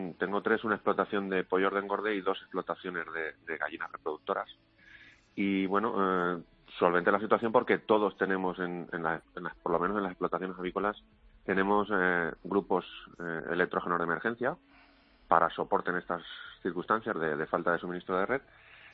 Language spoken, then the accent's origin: Spanish; Fuenterrobles, Valencian Community, Spain; Pues en Fuenterrobles, en mi pueblo.